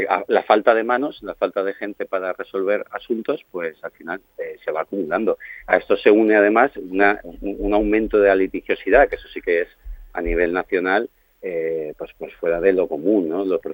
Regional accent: Valencia, Valencian Community, Spain; now in Ibiza, Spain; incluso yo mismo soy de Valencia.

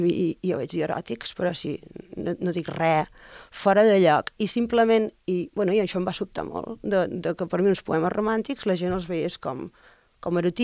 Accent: Reus, Catalonia, Spain; presentat el projecte a casa meu, que jo sóc de Reus

